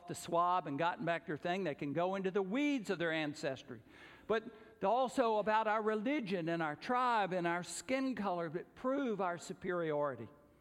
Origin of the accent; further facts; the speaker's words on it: the South, United States; Growing up in the South, everybody wanted, if you were dating someone new, they wanted, well, tell me who her people are.